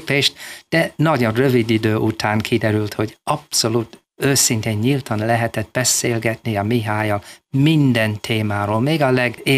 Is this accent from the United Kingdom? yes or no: yes; Wales, United Kingdom; Hungarian is a second language; now in Hungary; lehet, hogy jobb könyveket tudnék írni arról a velszi kisvárosról, ahol nevelkedtem.